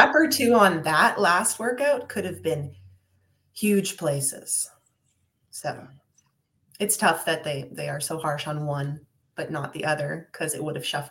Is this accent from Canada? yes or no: yes; Canada; Like, okay, we're Canadian.